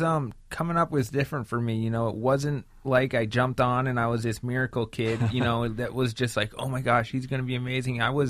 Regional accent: Vermont, United States; born or raised there

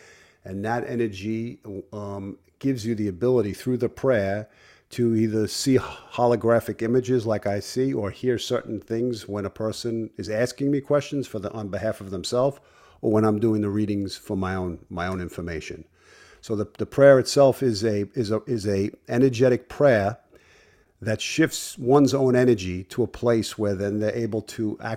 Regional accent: Brooklyn, New York, United States; So growing up in Brooklyn as a child, it was about being athletic. It was about being tough in the neighborhood.

